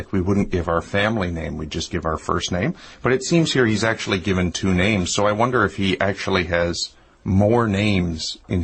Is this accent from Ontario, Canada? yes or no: yes; Ontario, Canada; I grew up in Canada, obviously, along a river called the Mighty Saugeen River.